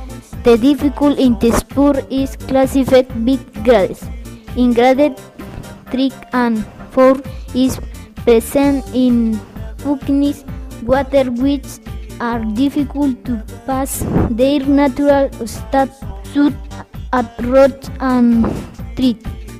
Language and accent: English; Charalá, Santander, Colombia; English is a second language; I am from Charalá. I am studying in the school Elena Santos Rosillo.